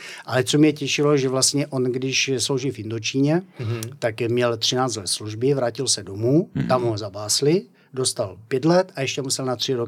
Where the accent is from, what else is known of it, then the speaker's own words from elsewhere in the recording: Orlová, Moravian-Silesian Region, Czechia; odkud pocházím z Orlové, Karvinsko